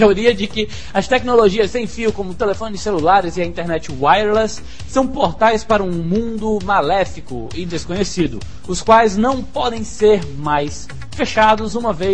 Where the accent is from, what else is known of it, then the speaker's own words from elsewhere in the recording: Rio de Janeiro, Brazil; eu sou carioca assim